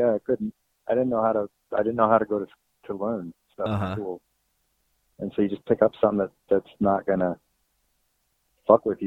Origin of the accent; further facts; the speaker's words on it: Boise, Idaho, United States; also born or lived in Los Angeles / Seattle; Boise, Idaho.